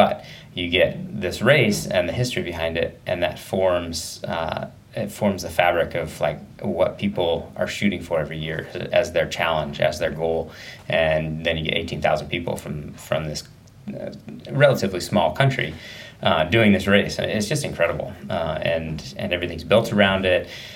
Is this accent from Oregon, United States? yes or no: yes; Medford, Oregon, United States; but most of the time went to school and everything in Southern Oregon, Medford area, and grew up there.